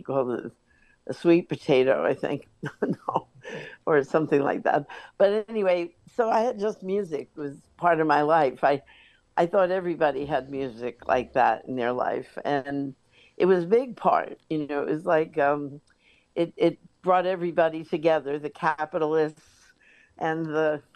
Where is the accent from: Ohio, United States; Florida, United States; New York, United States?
New York, United States; New York City; now in Long Branch, United States; especially after I moved from New York, where I had a really diverse upbringing with every nationality that exists. And, you know, I moved to a pretty provincial place in Long Branch, New Jersey.